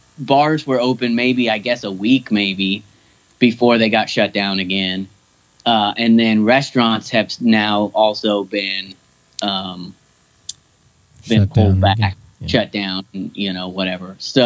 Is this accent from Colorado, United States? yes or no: no; Kingsburg, California, United States; I grew up in Kingsburg, and every year they had it again too.